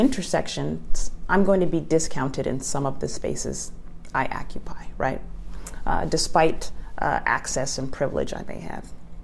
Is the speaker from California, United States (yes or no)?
yes; Los Angeles, California, United States; and I'm from Los Angeles.